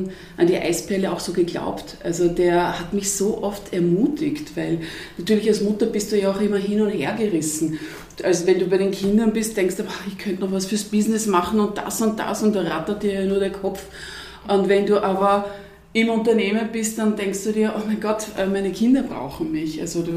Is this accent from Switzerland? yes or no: no; Vienna, Austria; ich bin ja Wienerin